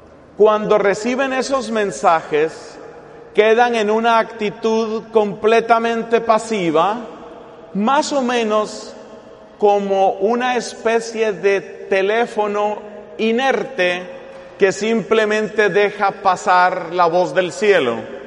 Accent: Colombia; en mi país, Colombia

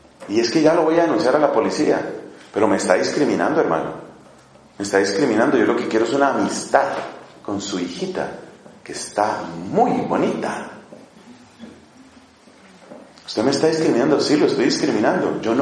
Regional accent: Colombia; Entonces ya en mi país, tan vergonzoso en tantas cosas, algunas cosas buenas tiene Colombia, pero tiene tantas vergüenzas.

